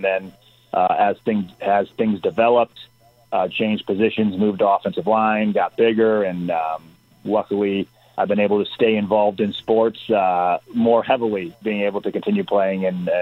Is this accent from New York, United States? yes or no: yes; Akron, New York, United States; So I grew up in Akron, New York, small town, you know, about 120 in your graduating class in high school.